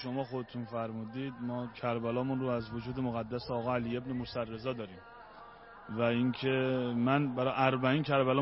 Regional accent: Shahrud, Semnan, Iran; من اصالتا شاهرودی هستم

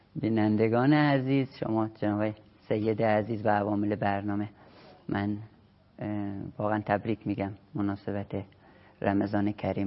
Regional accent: Iran; moved away; از ایران خارج شدم،

